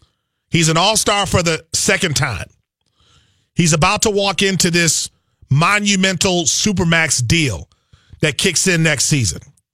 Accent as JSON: {"language": "English", "town": "Milwaukee", "region": "Wisconsin", "country": "United States", "said": "and I'm from Milwaukee, and Bucks fans are terrified of this Giannis situation"}